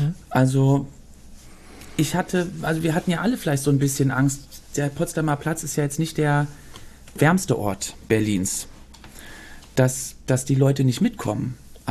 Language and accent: German; Belgium; also born or lived in Cologne; Und ich bin in Brüssel geboren, da haben wir dann 2 Jahre gelebt. Also ich habe da erstmal nur 2 Jahre gelebt, habe davon nicht viel mitbekommen. Dann waren wir ganz kurz in Köln und dann sind wir nochmal für 6 Jahre nach Belgien gezogen.